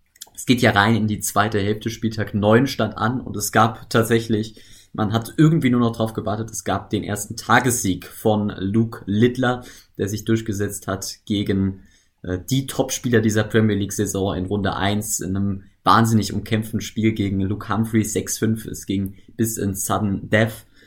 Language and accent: German; Saarland, Germany; Relativ neutral, also als Saarländer bekommt man immer ein bisschen was mit rund um die Tour.